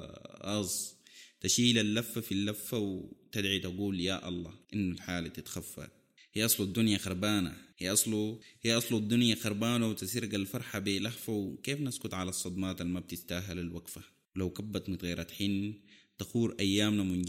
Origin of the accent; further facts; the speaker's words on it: Sudan; moved away as an adult; أنا من طلعت من السودان